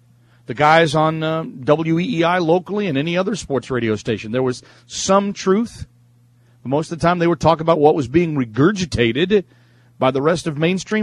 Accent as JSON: {"language": "English", "town": "Fort Worth", "region": "Texas", "country": "United States", "tie": "born or raised there", "said": "I grew up a Cowboy fan because that's where I grew up in Fort Worth, Dallas, Texas."}